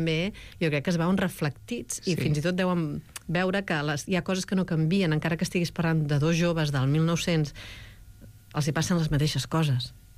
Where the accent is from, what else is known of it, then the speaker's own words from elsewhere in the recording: Arenys, Catalonia, Spain; also born or lived in Arbúcies; he nascut a Arbúcies, jo sóc arbucienca, però m'he criat a Arenys, que estimo i adoro, i és com ser una mica dels dos llocs, però sóc arbucienca, sí.